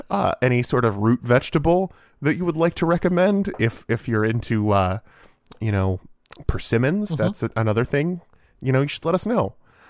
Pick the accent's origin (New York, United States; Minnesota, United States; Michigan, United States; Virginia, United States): Michigan, United States; Somehow I grew up in Michigan and I've never played Euchre.